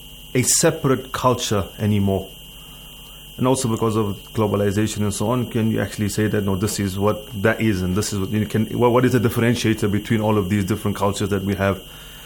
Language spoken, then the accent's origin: English; South Africa; I am from South Africa.